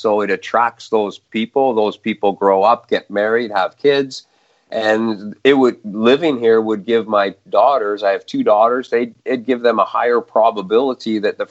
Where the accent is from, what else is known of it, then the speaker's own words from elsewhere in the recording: Peterborough, Ontario, Canada; And I grew up in Ontario, small town Peterborough, in a great family.